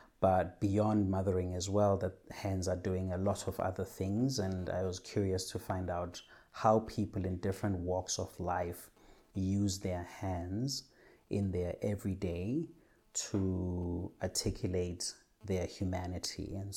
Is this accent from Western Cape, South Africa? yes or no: yes; Zweletemba, Western Cape, South Africa; from Kaka Street in Zweletemba, Worcester, in the Western Cape in South Africa.